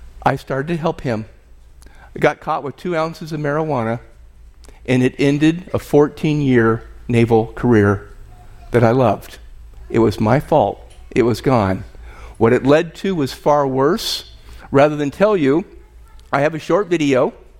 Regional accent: California, United States; I grew up in Southern California in a broken family.

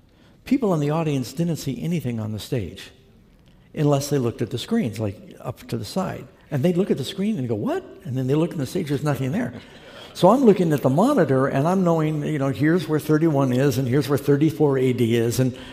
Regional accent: New York City, New York, United States; I had never been to the Statue of Liberty, and I grew up in New York City.

